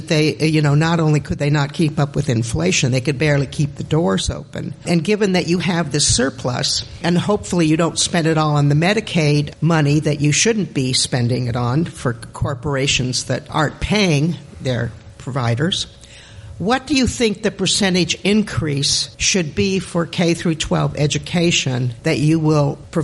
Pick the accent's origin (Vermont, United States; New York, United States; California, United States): California, United States; Escondido; from Escondido.